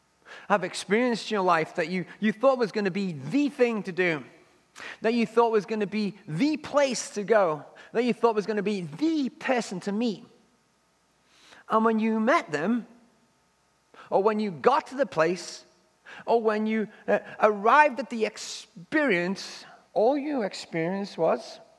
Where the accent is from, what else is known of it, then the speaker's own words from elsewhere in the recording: England, United Kingdom; When I was a kid growing up in England